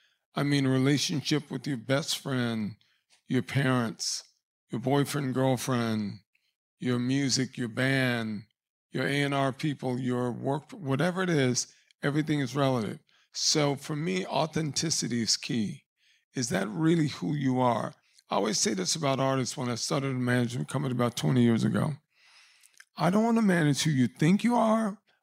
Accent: Louisiana, United States; You know, growing up in Louisiana, one of the greatest things for me, that it's kind of a potpourri or gumbo of music.

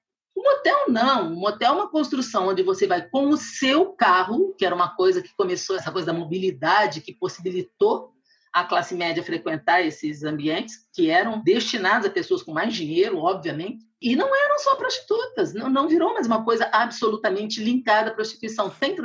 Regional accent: Brazil

